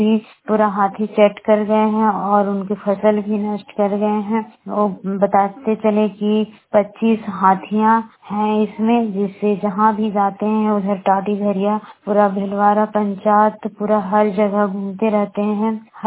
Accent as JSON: {"language": "Hindi", "town": "Barkagaon", "region": "Jharkhand", "country": "India", "said": "बड़कागांव प्रखंड की रहने वाली हूँ।"}